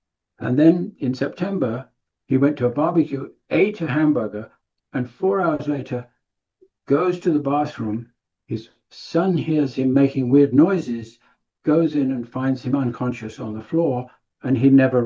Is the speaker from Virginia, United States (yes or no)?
yes; Virginia, United States; I come from Virginia.